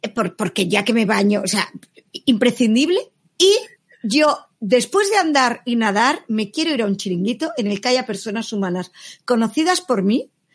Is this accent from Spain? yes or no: yes; Barcelona, Catalonia, Spain; Yo soy sansenca. Yo vivo en el límite entre Sants y Hostafrancs. Yo soy de Sants.